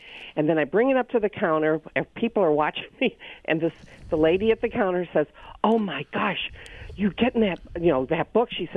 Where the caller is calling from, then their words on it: Seattle, Washington, United States; I'm from Seattle, Washington. It was in the suburb.